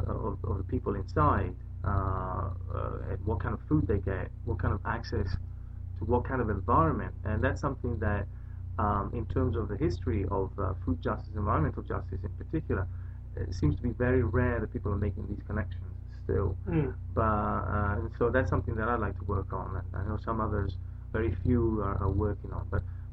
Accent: northern Italy, Italy; now in United States; I'm from Italy originally, from the north of Italy near the Alps, and been in the States for now, 35 years or something like that.

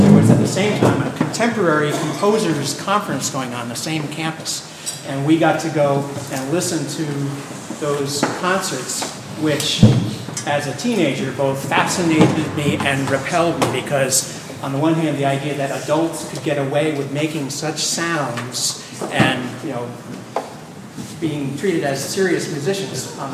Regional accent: Vermont, United States; part of my string program growing up in Vermont

